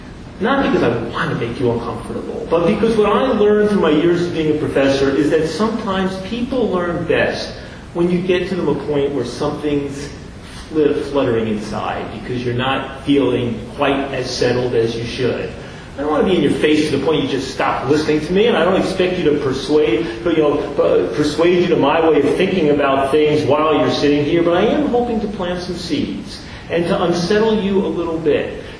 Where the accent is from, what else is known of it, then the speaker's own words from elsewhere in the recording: United States; I, as an American Jew, somebody who wanted to have an influence on policy, should go and could go